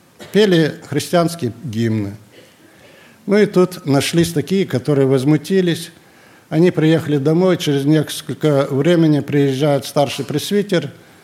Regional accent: Baidaevka, Kemerovo Oblast, Russia; А в 57-м году уже в Осинниках мы так объединились. Я из Байдаевки был, там осинниковские, которые были исключены из списков.

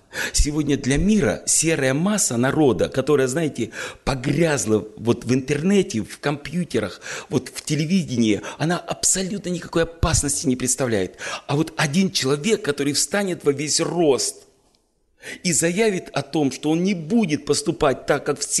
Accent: Kansk, Krasnoyarsk Krai, Russia; Я приехал из города Канска, из Красноярского края.

